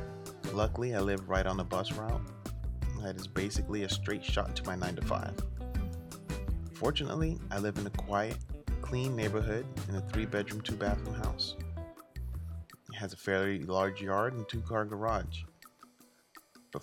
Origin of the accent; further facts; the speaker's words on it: Miami, Florida, United States; As a teenager, I grew up in the Redlands, a rural portion of Miami, basically on the fringe of the Everglades.